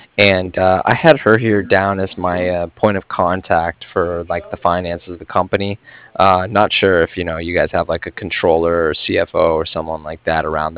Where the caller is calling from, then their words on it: Cardiff, Wales, United Kingdom; I'm calling from Cardiff.